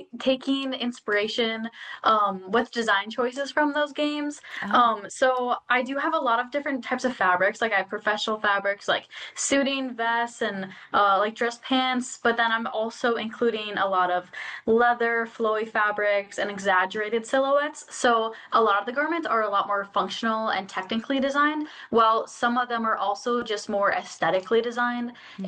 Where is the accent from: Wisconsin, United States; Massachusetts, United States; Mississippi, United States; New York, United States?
Wisconsin, United States; I'm from Door County, Wisconsin, so there's a lot for me to draw inspiration from just with how beautiful it is.